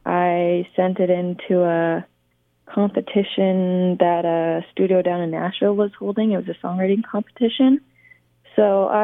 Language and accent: English; Carlisle, Saskatchewan, Canada; I'm originally from Carlisle, Saskatchewan, which is in the southeast corner. And I'm 18.